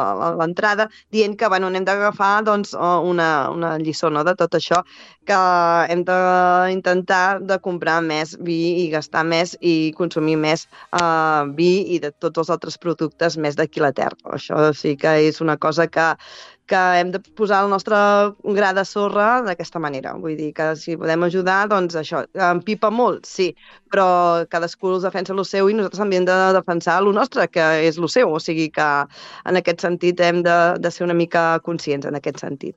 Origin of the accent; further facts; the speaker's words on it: Catalonia, Spain; agafo un de Pla de Bages i un de l'Empordà, perquè així pues, faig de les dues terres d'on soc